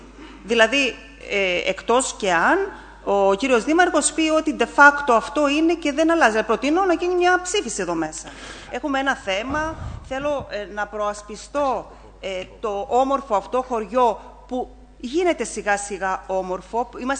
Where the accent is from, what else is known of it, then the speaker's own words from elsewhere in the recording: Zakros, Crete, Greece; καταρχήν είμαι από τη Ζάκρο, δεν είμαι ούτε από το Παλέκαστρο, ούτε από τη Σιτία.